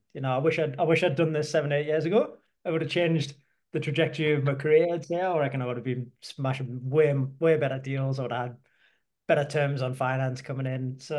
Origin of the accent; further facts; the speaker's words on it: Newcastle, North East England, United Kingdom; I'm from Newcastle and I love property.